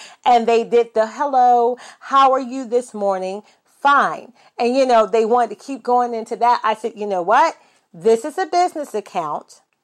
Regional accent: the South, United States; Well, you know, I'm from the South, so maybe they're just being extra, hospitable.

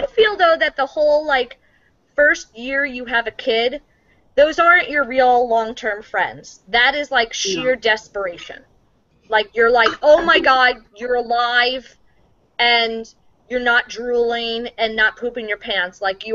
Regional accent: New York, United States; And so I'm from New York, and when I go back home and we take the kids somewhere

